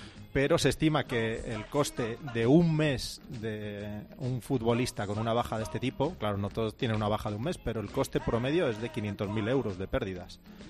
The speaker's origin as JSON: {"language": "Spanish", "town": "Madrid", "region": "Community of Madrid", "country": "Spain", "also_born_or_lived": "Segovia", "said": "yo soy de Madrid y de Segovia"}